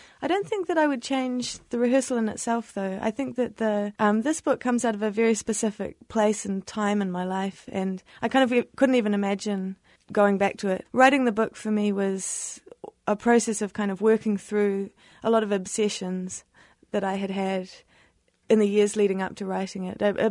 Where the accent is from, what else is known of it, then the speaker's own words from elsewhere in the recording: New Zealand; there is a lot of kind of indicators in the book that I am from New Zealand.